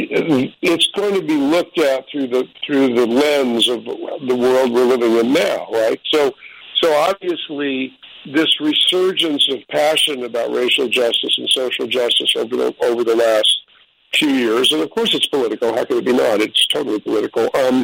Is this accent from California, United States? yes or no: no; New York, United States; You know, I'm a New Yorker.